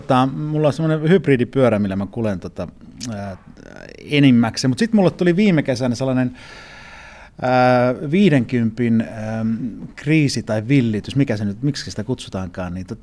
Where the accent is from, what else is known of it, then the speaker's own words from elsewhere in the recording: Punkaharju, South Savo, Finland; kun mä oon maaseudulta kotoisin tuolta Punkaharjulta, niin kouluun piti ajaa pyörällä jo.